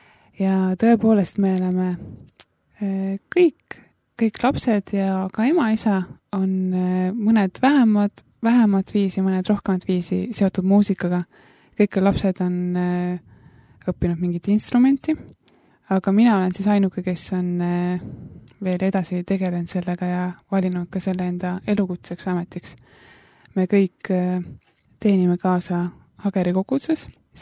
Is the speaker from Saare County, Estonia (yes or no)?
no; Kohila, Rapla County, Estonia; Ma olen siis pärit Kohilast